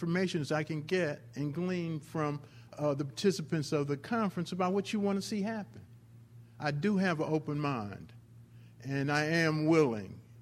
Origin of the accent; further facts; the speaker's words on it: St. Louis, Missouri, United States; I grew up in St. Louis, and as I was growing up, I mean, basically the city was totally segregated, as it is now.